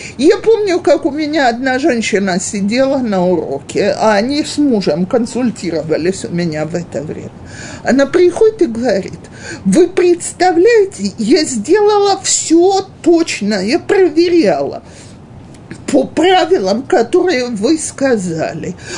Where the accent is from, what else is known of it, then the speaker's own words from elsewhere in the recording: Russia; Я, как всякий выходец из России, для меня день рождения – дата, без которой обойтись невозможно.